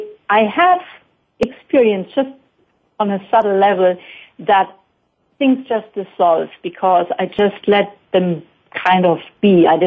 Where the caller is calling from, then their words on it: North Rhine-Westphalia, Germany; I'm calling from a small town close to Cologne.